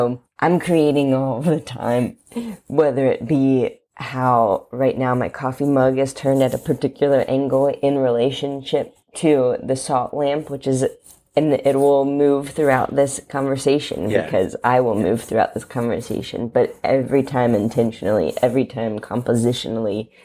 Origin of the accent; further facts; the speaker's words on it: Covington, Kentucky, United States; I am from Covington, Kentucky